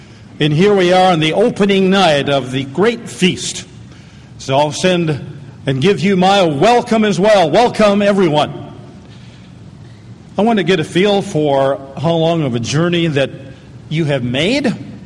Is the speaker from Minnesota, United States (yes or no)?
yes; Minnesota, United States; I'll raise my hand, too. I'm a Minnesotan.